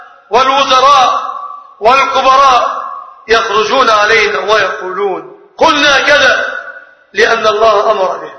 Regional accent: Egypt; بلادنا مصر

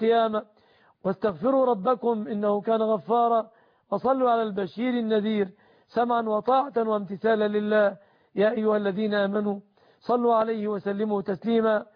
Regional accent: Egypt; بلادنا مصر

